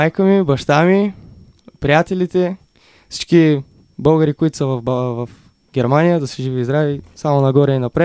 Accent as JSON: {"language": "German", "country": "Bulgaria", "second_language": "German", "lives_now": "Germany", "said": "Ich bin 17 Jahre alt. Ich komme aus Bulgarien. Ich wohne in Sebrun, Rotenburg."}